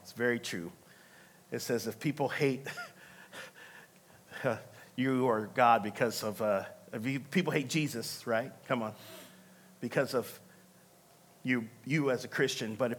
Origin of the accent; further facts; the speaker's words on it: the South, United States; I'm from the South, so I say flustrate.